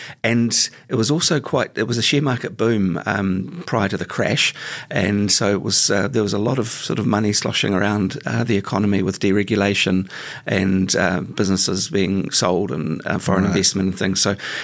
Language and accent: English; Auckland, New Zealand; also born or lived in Europe; Yeah, so I was born in Auckland quite a while ago now and spent most of my younger years there, although we did live for a little while in Europe. So I'm a son of an immigrant father, Dutch father, and Kiwi mother.